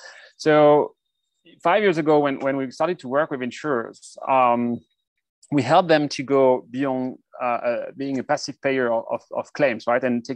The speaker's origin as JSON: {"language": "English", "country": "France", "said": "France, my home country."}